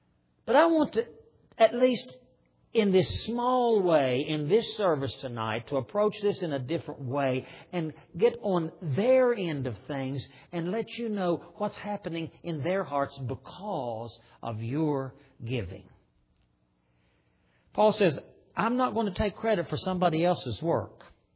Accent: West Virginia, United States; I was in a church one time in my home state of West Virginia

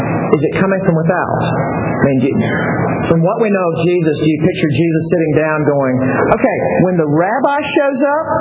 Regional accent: Mississippi, United States; there's Mississippi, right? My home state. You know, and you can hide. I'm from it, fifth generation Mississippian, I can say that, all right?

